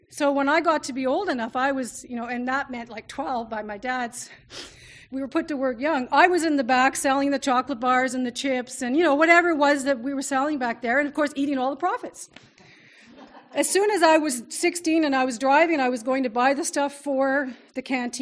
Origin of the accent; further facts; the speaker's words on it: Oshawa, Ontario, Canada; now in Ottawa, Canada; so I grew up in Oshawa, so I'm not far from, I live in Ottawa now. I've been living in Ottawa for many years, but I grew up in Oshawa. That's where my family still is.